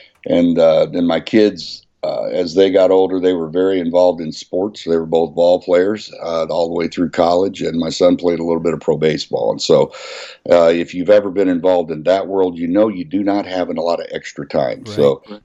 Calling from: Kansas City, Missouri, United States; Kansas City, Missouri.

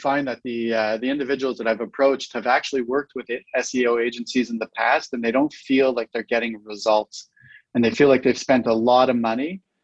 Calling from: Montreal, Quebec, Canada; I'm located here in the West Island of Montreal in beautiful Quebec.

